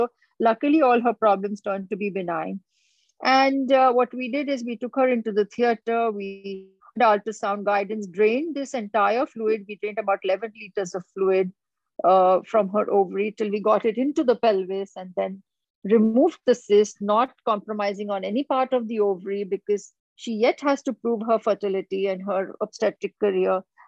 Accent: Aurangabad, Maharashtra, India; now in Mumbai, India; my hometown, Aurangabad, this particular venture was something that my family decided on. And luckily, because now I'm in Mumbai, it's being handled by my family out there.

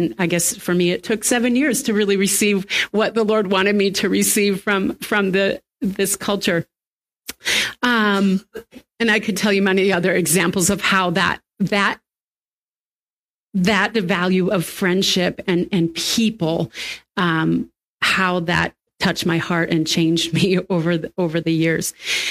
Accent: United States; there was a man that was very upset that I was there because I was from the United States.

